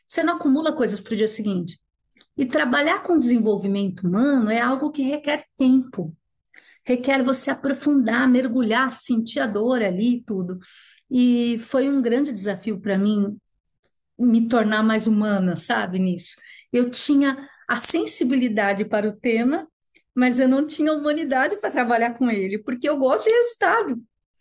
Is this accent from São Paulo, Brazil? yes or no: yes; São Paulo, Brazil; Como eu sou da Zona Norte, nasci na Zona Norte, eu morava ali perto do Carandiru.